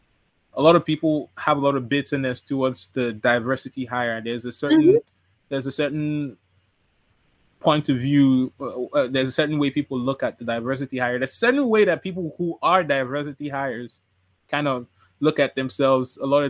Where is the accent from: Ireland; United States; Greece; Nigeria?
Nigeria; in my country, I'm from Nigeria.